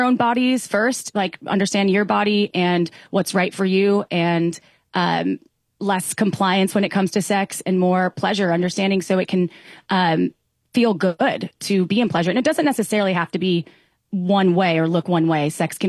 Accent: Midwest, United States; So where I grew up in the Midwest, they were scary places

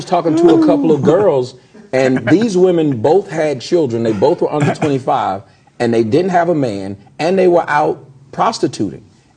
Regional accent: Atlanta, Georgia, United States; I'm from Atlanta. That's the home of the kept man.

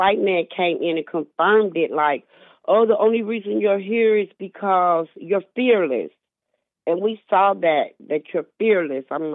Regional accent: St. Louis, Missouri, United States; now in Kentucky, United States; I'm from St. Louis, Missouri. I've been in Kentucky 2 years

